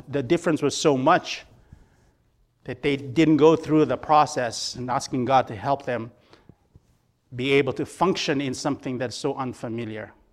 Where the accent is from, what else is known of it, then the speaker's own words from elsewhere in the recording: Fiji; I'm from a foreign country. I'll just use that. I'm from the Fiji Islands.